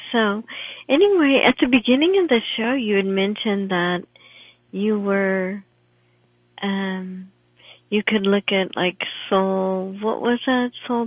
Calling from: San Diego, California, United States; Yes. Actually, in San Diego.

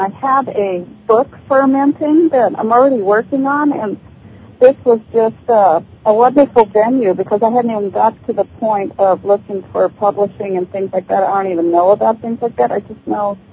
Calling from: Santa Cruz, California, United States; Santa Cruz. Really? California.

